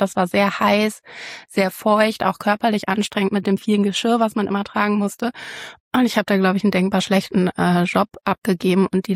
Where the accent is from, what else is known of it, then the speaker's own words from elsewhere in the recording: Cologne, North Rhine-Westphalia, Germany; Ich bin Kölnerin von Hause aus, aufgewachsen in Köln und ja, ich bin hier zur Schule gegangen.